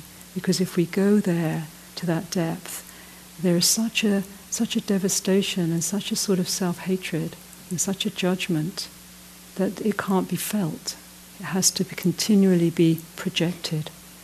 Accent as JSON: {"language": "English", "country": "United Kingdom", "said": "And also I'm from Britain. You know, Britain has not, you know, they say I have an Irish father, so I also am actually Anglo-Irish"}